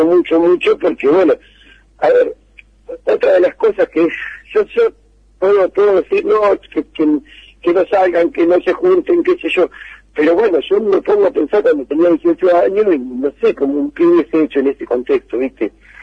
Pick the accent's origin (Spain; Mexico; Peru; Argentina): Argentina; Bolívar, Buenos Aires Province; also born or lived in La Plata; yo soy bolivarense, yo soy de Bolívar, me fui a estudiar y estuvimos viviendo en La Plata casi 4 o 5 años, después nos fuimos 25 de mayo